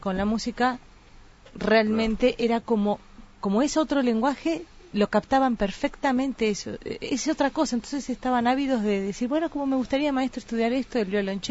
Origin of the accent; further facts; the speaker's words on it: La Plata, Buenos Aires Province, Argentina; Yo personalmente en Argentina, yo soy de La Plata.